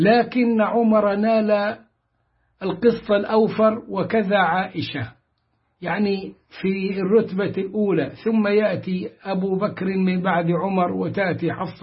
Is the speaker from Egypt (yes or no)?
yes; Egypt; وهو المدعو حسن شحاتة عندنا في مصر إلى أن نفق